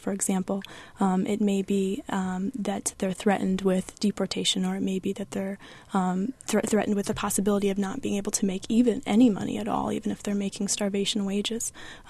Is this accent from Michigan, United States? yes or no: no; Abington Township, Pennsylvania, United States; also born or lived in Illinois; now in Champaign, United States; Well, I grew up actually in Pennsylvania, just north of Pennsylvania in Abington Township.